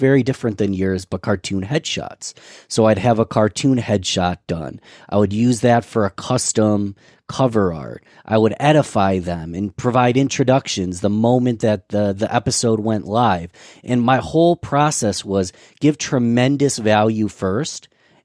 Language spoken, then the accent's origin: English; Rochester, United States; I'm from Rochester, right, Stu?